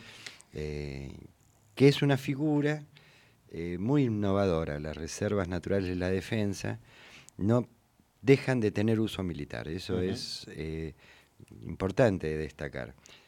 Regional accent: Buenos Aires, Argentina; Para mí, que soy un porteño

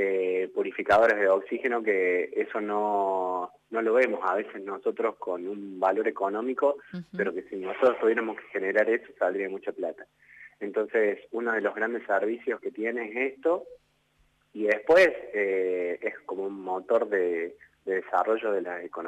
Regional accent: Río Cuarto, Córdoba, Argentina; Soy de Río Cuarto. Y me fui, mi primer destino fue Formosa y no volví más.

